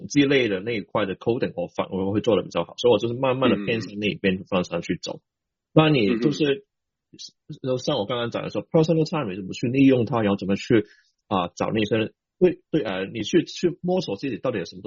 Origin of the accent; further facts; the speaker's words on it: Hong Kong; accent: Hong Kong; Chinese is a second language; 因为其实你听到口音就知道我是香港人，